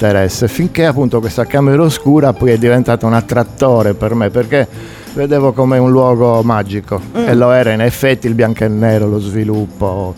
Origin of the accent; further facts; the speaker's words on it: Cagliari, Sardinia, Italy; Io sono cresciuto a Cagliari e poi ci siamo trasferiti a Poggio dei Pini negli anni 60.